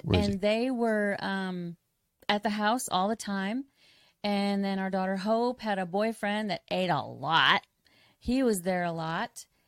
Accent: Michigan, United States; That's right, I did.

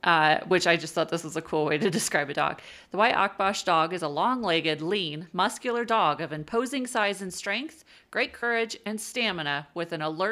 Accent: United States; We're so American.

